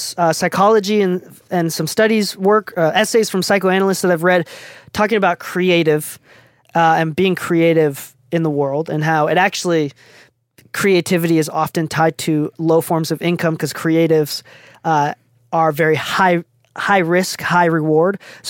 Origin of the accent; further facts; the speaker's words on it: Japan; English is a second language; I'm from Japan. I'm not even from the States. I don't know how I started speaking English. English wasn't even my first language.